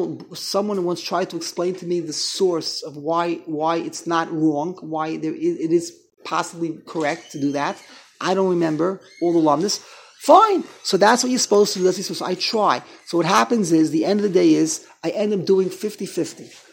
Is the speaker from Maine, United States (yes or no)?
no; New York City, New York, United States; Now, when I grew up in the Lower East Side, I grew up in MTJ.